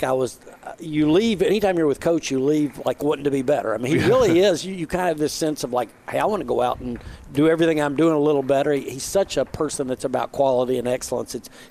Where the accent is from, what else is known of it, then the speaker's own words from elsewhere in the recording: Knoxville, Tennessee, United States; being born and bred in Knoxville, you know.